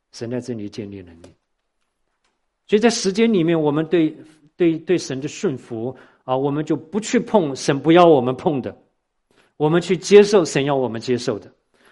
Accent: Taiwan; 我说像我从台湾来

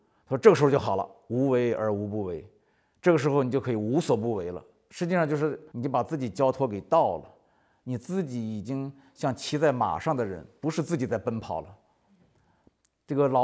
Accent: North China Plain, China; 这是我是华北平原出生长大的，没出过海，旱鸭子

